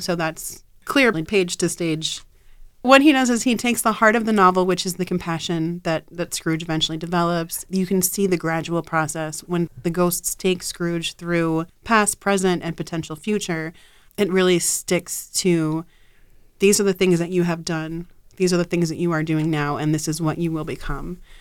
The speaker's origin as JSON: {"language": "English", "town": "Philadelphia", "region": "Pennsylvania", "country": "United States", "tie": "born or raised there", "said": "I grew up in Philadelphia. My mother was a member of the Philadelphia Dickens Society."}